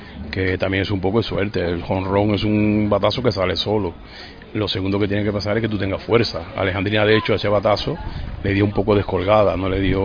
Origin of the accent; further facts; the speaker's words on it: Oriente, Cuba; es de Oriente, de mi tierra